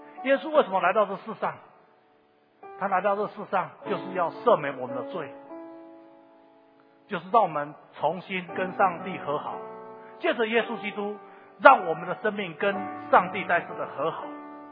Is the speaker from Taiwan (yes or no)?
yes; Taiwan; 这是我们台湾人的价值观啊